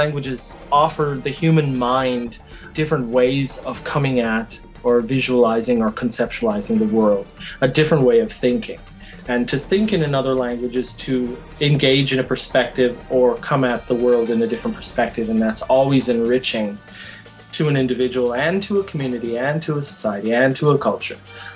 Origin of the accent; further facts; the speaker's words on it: United States; I'm an old man. I am an American living in Minnesota.